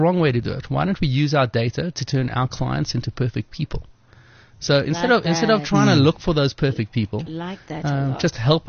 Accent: Cape Town, Western Cape, South Africa; Well, I'm a Cape Townian, firstly, so I always tell people they should be thrilled that I talk to them because we're very cliquey down in Cape Town.

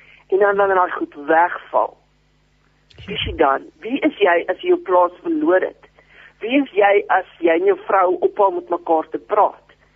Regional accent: Namibia; ek kom van boere mense, ons kom van Namibia

